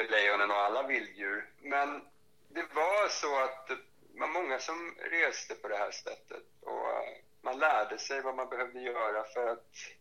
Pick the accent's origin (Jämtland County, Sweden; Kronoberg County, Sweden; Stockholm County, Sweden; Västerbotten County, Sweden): Stockholm County, Sweden; Lidingö; Jag är född på Lidingö faktiskt.